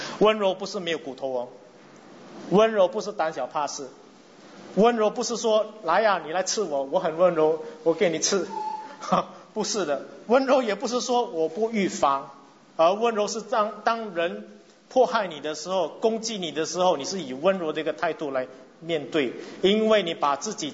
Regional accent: Singapore; 在新加坡，你服务不周到的时候啊，我们新加坡人最厉害的

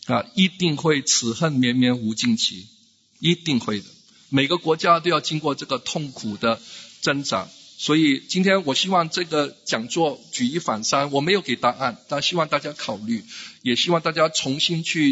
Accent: Singapore; 我们都是新加坡人

